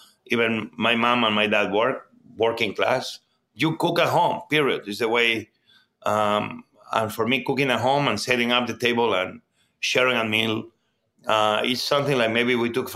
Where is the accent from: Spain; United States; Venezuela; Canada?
Spain; Barcelona, Catalonia; also born or lived in Mieres, Asturias; I born in a Red Cross hospital. My father was a nurse. My mom became one later on. But I grew up in Catalonia, in Barcelona, because my mom and my father moved to Barcelona for the opening of a new hospital.